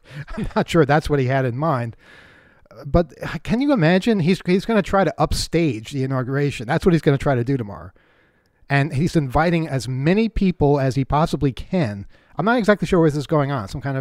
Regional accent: New York, United States; I'm sorry. I'm from New York. No cab is that fast.

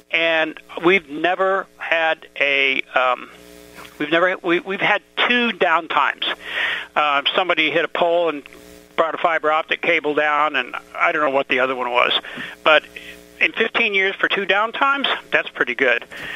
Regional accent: United States; excuse me, I am an American, I'm allowed to say this

